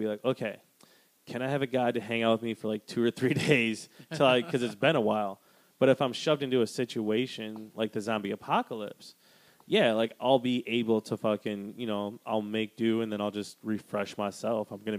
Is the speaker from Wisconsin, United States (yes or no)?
yes; Wisconsin, United States; They used to live by me when I was growing up in Wisconsin.